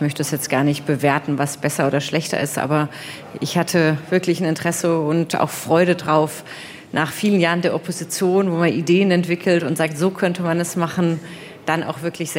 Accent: Neuenburg am Rhein, Baden-Württemberg, Germany; Und ich komme aus der Grenzregion. Ich bin in Neuenburg am Rhein groß geworden, in Freiburg zur Schule gegangen.

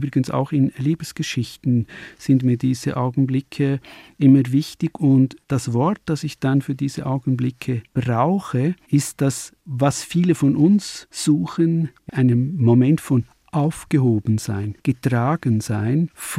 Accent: Swiss Alps, Switzerland; ich komme aus den Schweizer Bergen

